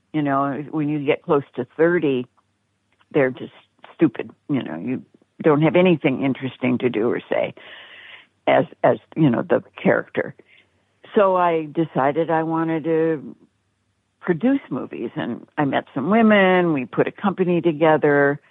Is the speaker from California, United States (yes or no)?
no; Grosse Pointe, Michigan, United States; also born or lived in Vermont; Well, I grew up, I was born in Vermont, but I grew up mostly outside of Detroit in Grosse Pointe, Michigan.